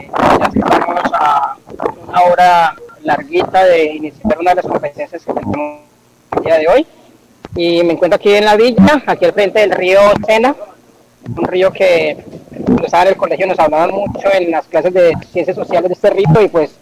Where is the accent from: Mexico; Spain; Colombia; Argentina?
Colombia; Guaviare; estaba con el objetivo siempre que uno sale del Guaviare, pues regresar a mi tierra a trabajar.